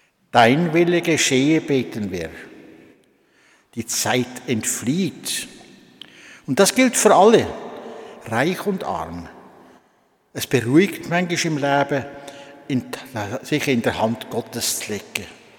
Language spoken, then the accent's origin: German; Grellingen, Basel-Landschaft, Switzerland; born there; Am 19. April 1932 bin ich in Grellingen geboren worden.